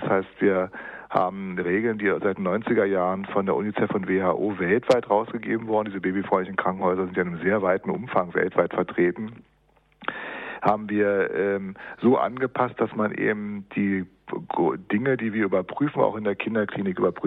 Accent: Berlin, Germany; also born or lived in Syria; ich komme aus Syrien. Ich bin in Syrien geboren, dort allerdings auch von einer christlichen Familie stammend. Und ich bin seit meinem 3. Lebensjahr wegen der politischen Umstände in Berlin.

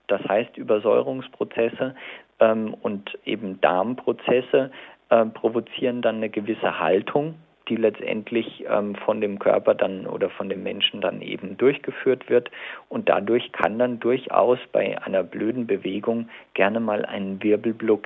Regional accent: Bad Kissingen, Bavaria, Germany; ich komme ja selber aus Kissingen.

